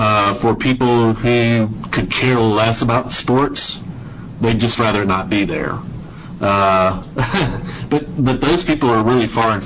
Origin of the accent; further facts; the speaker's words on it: North Carolina, United States; moved away; So we live in the Pacific Northwest and follow the Seattle Seahawks here, but we're originally from North Carolina.